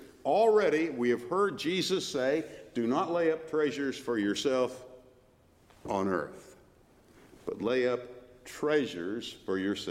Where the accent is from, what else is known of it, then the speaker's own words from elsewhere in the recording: Illinois, United States; in the church in which I grew up in Illinois, in my hometown.